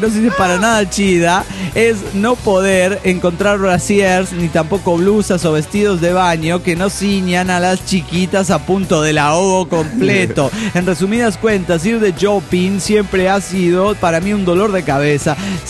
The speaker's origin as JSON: {"language": "Spanish", "town": "Guadalupe", "region": "San José", "country": "Costa Rica", "tie": "born or raised there", "said": "De niña vivía en Guadalupe, como a 15 minutos del centro de San José de Costa Rica"}